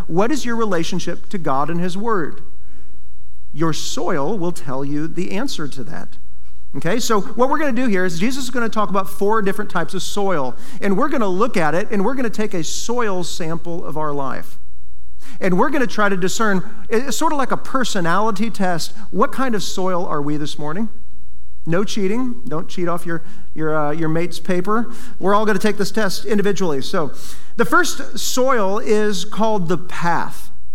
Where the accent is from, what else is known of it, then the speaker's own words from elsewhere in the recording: Iowa, United States; before they had combines and all these big tractors like I grew up with in Iowa.